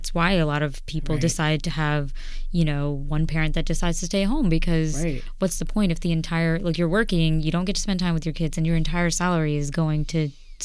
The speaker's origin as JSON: {"language": "English", "town": "Queens", "region": "New York", "country": "United States", "tie": "born or raised there", "said": "So I grew up in Queens, and the middle school I went to had a program where community service was a part of our curriculum."}